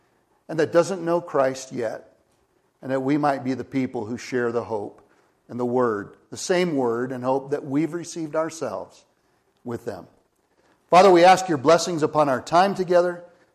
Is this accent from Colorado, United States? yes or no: yes; Lafayette, Colorado, United States; I grew up in Lafayette, which is East Boulder County.